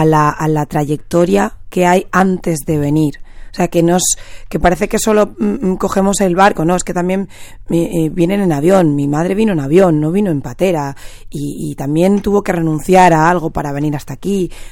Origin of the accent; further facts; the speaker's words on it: Spain; born there; Y entonces dices, vale, soy menos africana porque no he nacido en África, y soy menos española porque si no te enseño mi documento, tú no sabes que yo venía aquí